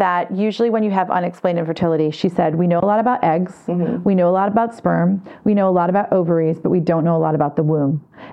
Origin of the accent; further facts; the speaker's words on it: Michigan, United States; In my home state of Michigan, as I explained earlier